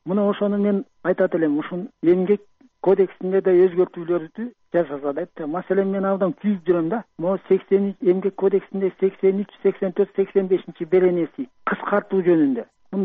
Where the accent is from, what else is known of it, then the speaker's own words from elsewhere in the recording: Bishkek, Kyrgyzstan; Бишкектен болом да.